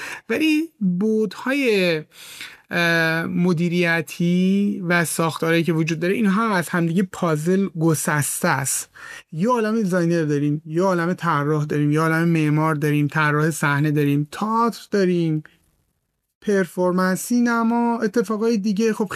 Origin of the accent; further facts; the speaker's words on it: Isfahan, Iran; born there; من خودم متولد اصفهانم و عرق دارم بهش